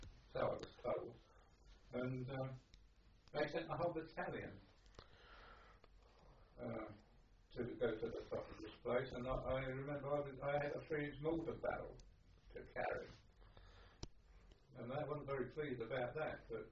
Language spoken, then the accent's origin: English; London, United Kingdom; born there; I was born in London.